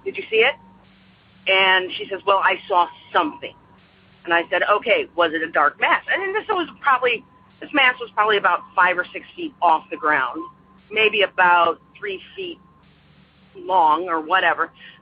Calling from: Aurora, Illinois, United States; I'm calling from Aurora, Illinois.

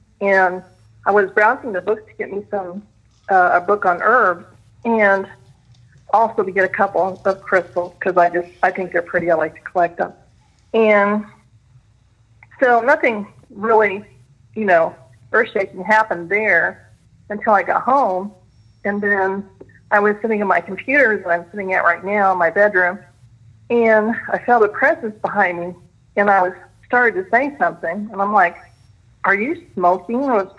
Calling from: Indianapolis, Indiana, United States; from Indianapolis again.

